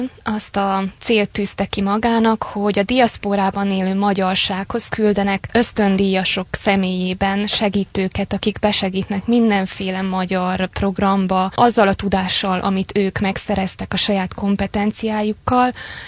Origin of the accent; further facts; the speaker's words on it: Târgu Secuiesc, Covasna, Romania; köszöntöm a szüleimet is otthon Kézdivásárhelyen